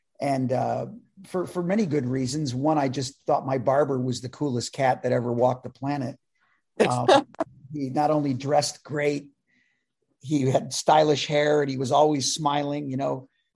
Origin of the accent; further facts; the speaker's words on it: LaSalle, Illinois, United States; I'm quite close to Chicago. I grew up in a little town called LaSalle, Illinois.